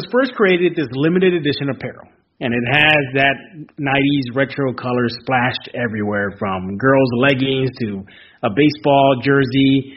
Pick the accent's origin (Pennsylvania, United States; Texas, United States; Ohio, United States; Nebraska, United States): Texas, United States; San Antonio; I'm from San Antonio, born and raised, as is Joe.